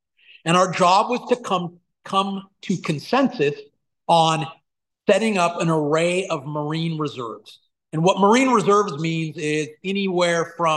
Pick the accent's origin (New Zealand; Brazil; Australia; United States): United States; Isla Vista, California; I was born in Isla Vista, California, right north of Santa Barbara, by UCSB, and grew up, in that ocean, playing around in the tide pools and, hunting with slingshots.